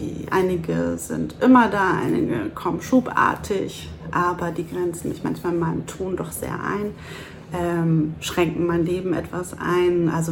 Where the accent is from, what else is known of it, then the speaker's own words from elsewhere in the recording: Hamburg, Germany; ich komme aus Hamburg